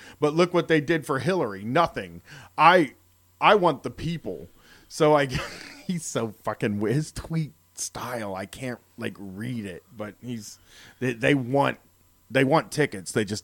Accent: United Kingdom; I'm British.

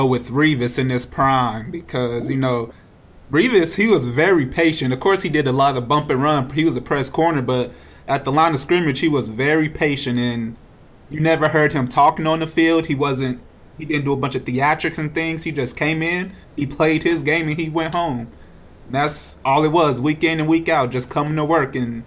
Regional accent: Wichita, Kansas, United States; All right, well, I'm from Wichita, Kansas. That's right in the middle of the map. A lot of people don't know where that's

